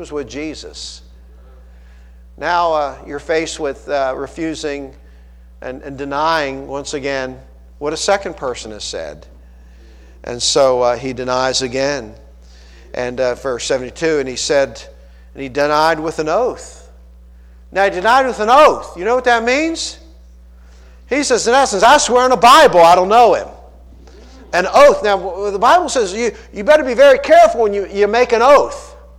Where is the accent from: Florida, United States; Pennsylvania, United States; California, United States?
Pennsylvania, United States; Pittsburgh; I'm from Pittsburgh. I don't have a Pittsburghese, but if I did, I'd say Yinz guys, you know.